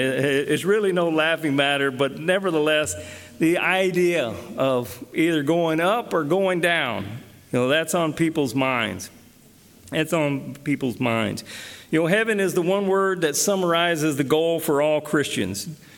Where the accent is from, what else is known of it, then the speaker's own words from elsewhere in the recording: the South, United States; I can remember growing up in the South that running out in the morning barefoot, and the grass would be very wet.